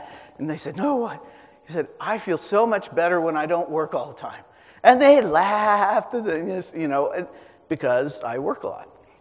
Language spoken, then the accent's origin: English; Kansas City, Missouri, United States; I grew up in the Midwest. I grew up outside of Kansas City.